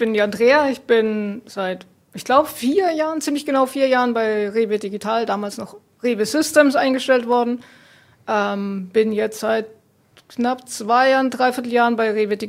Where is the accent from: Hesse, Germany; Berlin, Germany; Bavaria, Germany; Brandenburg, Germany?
Bavaria, Germany; Nuremberg; also born or lived in North Rhine-Westphalia / England; ich bin schon immer ziemlich viel umgezogen. Also bin eigentlich aus Süddeutschland, also aus Nürnberg. Mhm. Habe in Nordrhein-Westfalen studiert, war auch ein Jahr in England im Studium, dann wieder zurück Richtung Augsburg, Richtung München. Also viel auch in Deutschland rumgekommen